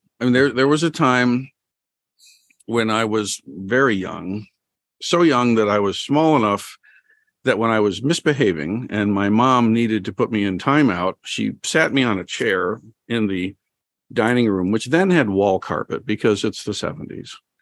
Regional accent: Toledo, Ohio, United States; I grew up here in the Shire of Toledo, Ohio.

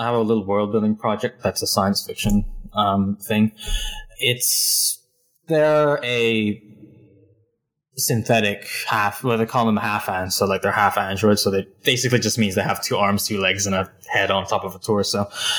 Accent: Hong Kong; born there; I was born in Hong Kong in 1998, because I'm 23.

